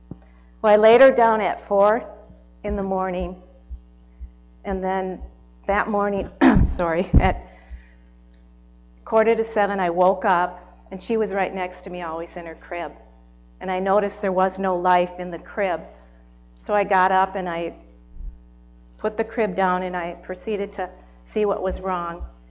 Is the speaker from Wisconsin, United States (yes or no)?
yes; Stevens Point, Wisconsin, United States; I was born and I was raised in Stevens Point, Wisconsin, and my parents were Catholic.